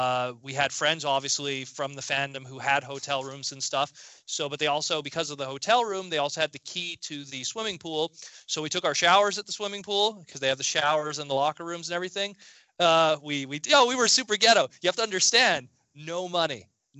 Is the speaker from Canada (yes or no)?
yes; Canada; Canada. I'm from Canada.